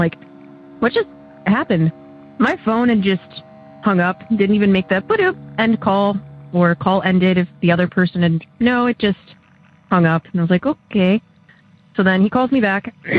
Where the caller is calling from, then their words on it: Oberlin, Ohio, United States; I'm calling from Oberlin, Ohio.